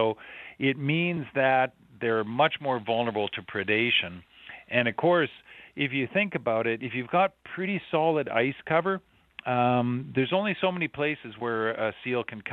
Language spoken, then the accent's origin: English; Vancouver, British Columbia, Canada; but I grew up on the West Coast in a temperate rainforest in Vancouver, British Columbia.